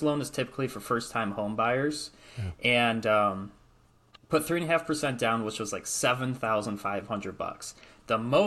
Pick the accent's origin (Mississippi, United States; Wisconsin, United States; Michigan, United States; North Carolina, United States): Michigan, United States; I'm from Michigan, and this is where this house was.